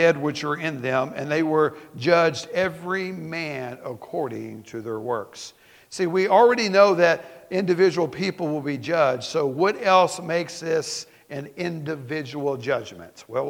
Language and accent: English; Southeast, United States; and I grew up in the Southeast, and I know cultures are different but where you grew up.